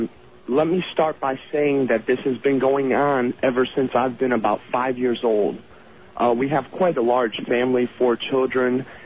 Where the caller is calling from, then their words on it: Lorain, Ohio, United States; Yes, I am calling from Lorain, Ohio, which is about 30 miles west of Cleveland, and I'm listening to WTAM.